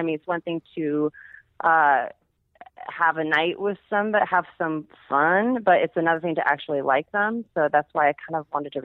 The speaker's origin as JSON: {"language": "English", "town": "San Diego", "region": "California", "country": "United States", "lives_now": "Portland, United States", "said": "I'm from San Diego, but I'm in Portland, Oregon now."}